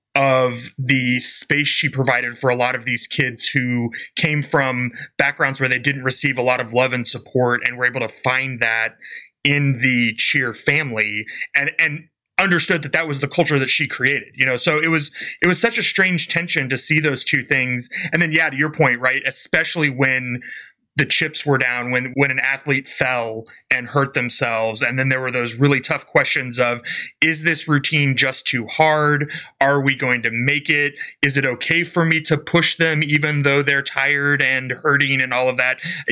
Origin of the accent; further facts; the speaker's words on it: Midwest, United States; I grew up in the Midwest and moved to Texas about 5.5 years ago.